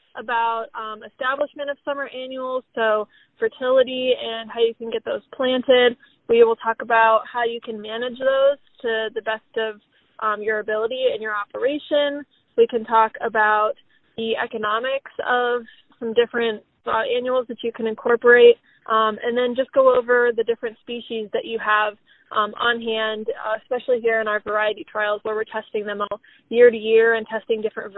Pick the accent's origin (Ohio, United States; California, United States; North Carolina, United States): Ohio, United States; So I grew up in Ohio, and I did my undergrad in Wisconsin.